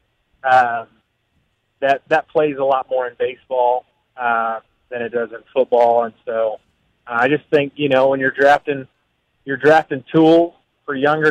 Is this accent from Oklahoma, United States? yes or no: yes; Stillwater, Oklahoma, United States; growing up in Stillwater, going to college there